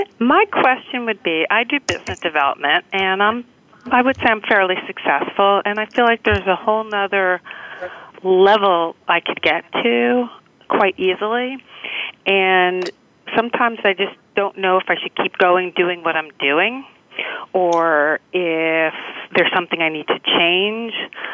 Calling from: New York City, New York, United States; I am calling in from New York City in downtown Manhattan.

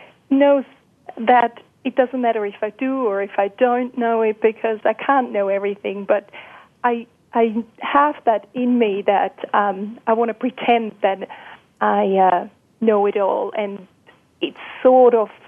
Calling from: Glarus, Switzerland; I'm calling in from Glarus in Switzerland, actually in our bakery.

